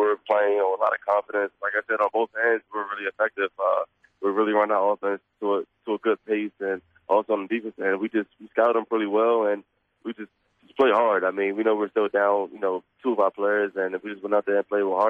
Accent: Washington, District of Columbia, United States; now in Melbourne, Australia; I mean, it's just like I'm from Washington, D.C., so, I mean, it's just the same city.

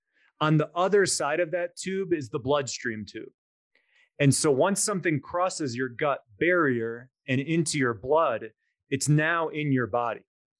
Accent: Chicago, Illinois, United States; I just moved here in December, so I was kind of born and raised in Chicago and lived in downtown Chicago for most of my life, and then it kind of got too violent and too scary to live there last year. So we moved to the mountains.

